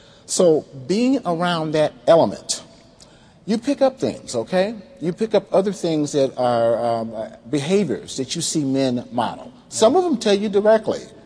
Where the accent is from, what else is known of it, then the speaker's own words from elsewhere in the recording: Detroit, Michigan, United States; I was age 8 years old, growing up in Detroit.